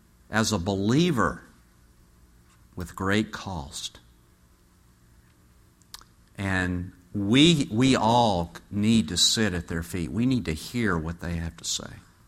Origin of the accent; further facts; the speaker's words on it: United States; I just want you to know that I'm an American